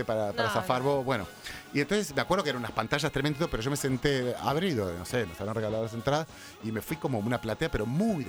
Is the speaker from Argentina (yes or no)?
yes; Mar del Plata, Buenos Aires Province, Argentina; Yo soy de Mar del Plata de toda la vida